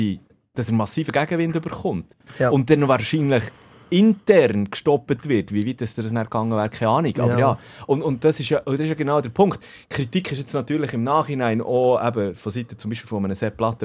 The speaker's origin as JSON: {"language": "German", "country": "Switzerland", "said": "also als Schweizer"}